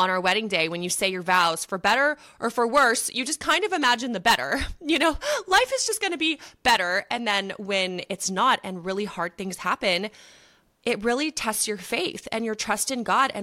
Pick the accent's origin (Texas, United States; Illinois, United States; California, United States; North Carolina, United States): Texas, United States; So like you said … from Texas over here in the US.